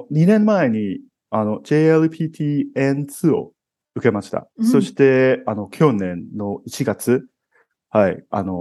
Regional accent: Hong Kong; Japanese is a second language; 私は香港出身で、

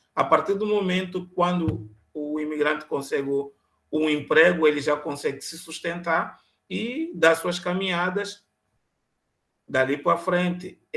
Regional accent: Angola; now in Brazil; tenho minha família aqui e estou bem instalado aqui, graças a Deus. E daqui não saio, daqui ninguém me tira. Eu sou angolano

